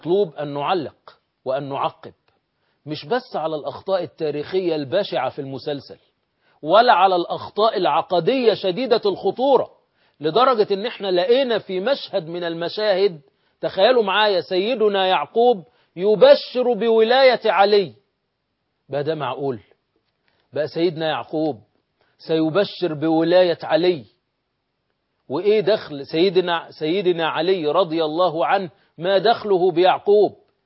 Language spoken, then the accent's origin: Arabic; Egypt; يعني عندنا في مصر يمكن المسألة ما وصلتش يعني أنها تتعدى منطقة الأمان